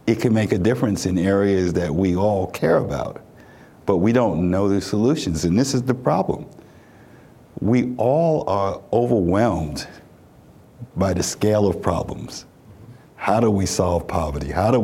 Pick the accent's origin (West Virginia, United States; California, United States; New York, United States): New York, United States; Brooklyn; I'm a kid from Brooklyn, played stickball and basketball.